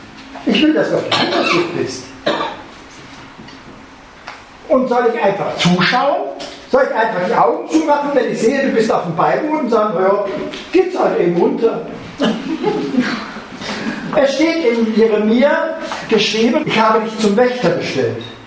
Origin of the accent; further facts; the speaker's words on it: Rhineland, Germany; Das war jetzt rheinländisch, ja? Ich bin ein Rheinländer, müsst ihr wissen.